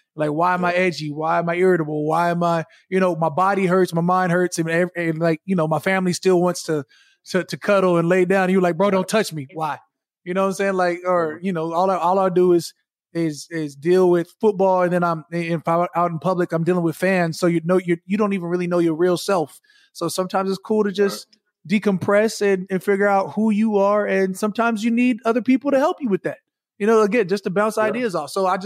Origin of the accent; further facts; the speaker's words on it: Arizona, United States; hey, you know I'm from Arizona, so that's what I'm saying.